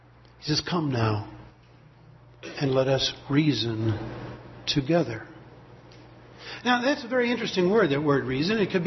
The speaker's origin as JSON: {"language": "English", "region": "Michigan", "country": "United States", "said": "But I come from Michigan."}